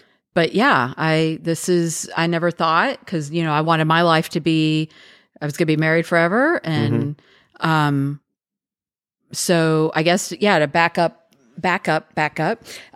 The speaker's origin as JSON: {"language": "English", "town": "Miami", "region": "Florida", "country": "United States", "tie": "born or raised there", "said": "I mean, now growing up in Miami, it was awful."}